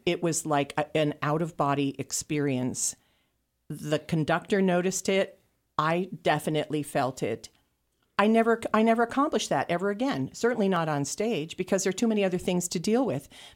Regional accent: Pennsylvania, United States; So I'm from Pennsylvania, but I don't really speak like the people in Pennsylvania.

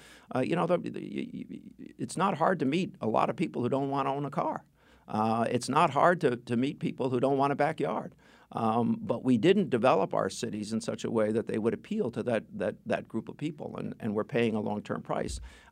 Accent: Stamford, Connecticut, United States; And so you're in Stanford. I grew up in Stanford.

